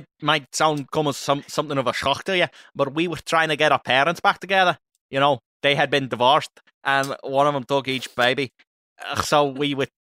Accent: Liverpool, North West England, United Kingdom; Whereas born and raised in Liverpool.

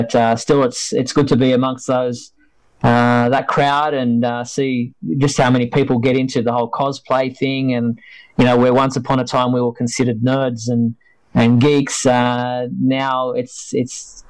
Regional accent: Australia; I guess the novelty of being an Australian in the U.S. probably helps.

